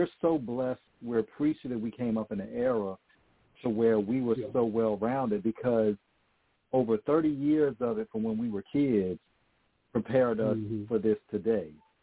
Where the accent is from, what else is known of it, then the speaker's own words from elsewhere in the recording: Virginia, United States; So when I was growing up in Virginia, you know, we would hear a variety of hip-hop.